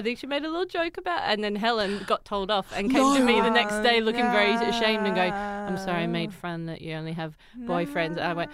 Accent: Newcastle, New South Wales, Australia; I grew up in Australia, Newcastle.

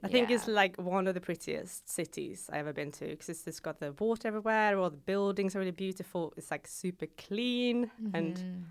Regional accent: Gothenburg, Västra Götaland, Sweden; But yeah, so I grew up in Gothenburg.

